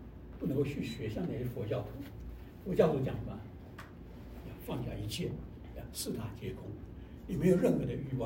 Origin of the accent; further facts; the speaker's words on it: China; 就像我们中国人常讲的，笑里藏刀，口蜜腹剑，这就是假善。